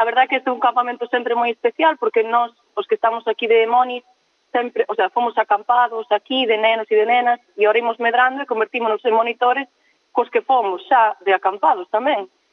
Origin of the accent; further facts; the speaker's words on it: Negreira, Galicia, Spain; pois somos de Negreira, que iso tamén está moi ben